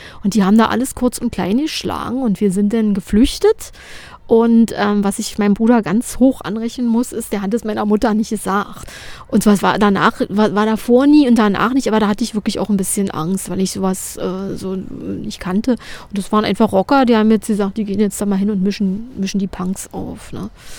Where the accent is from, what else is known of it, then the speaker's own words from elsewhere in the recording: Berlin, Germany; Ich bin in Kreuzberg auch zur Schule gegangen.